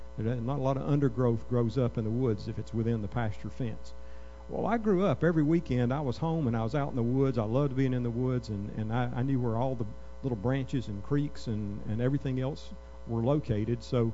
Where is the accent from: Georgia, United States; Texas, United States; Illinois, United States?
Georgia, United States; I grew up there in North Georgia, and when I grew up, my parents owned about 80 acres.